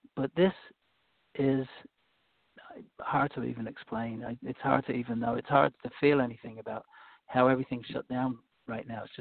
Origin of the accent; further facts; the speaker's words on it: Ireland; accent: English; I'm actually from Ireland. I have a little bit of an English accent because I lived there for a while.